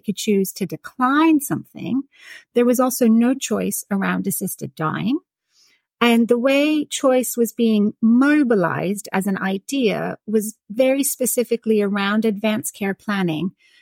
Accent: United States; now in United Kingdom; And also where I grew up in the States, it was common to have open caskets and be very aware of you know, what the dead person looks like.

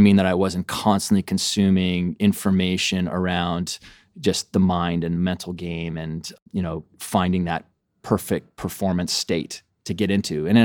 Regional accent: Canada; So, I'm Canadian, so everyone plays hockey. It's just, you come up with skates on.

